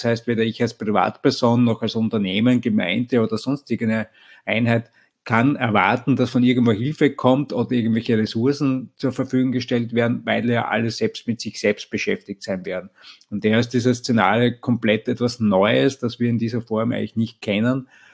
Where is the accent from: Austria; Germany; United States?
Austria; Vienna; ich komme grundsätzlich aus Österreich, aus Wien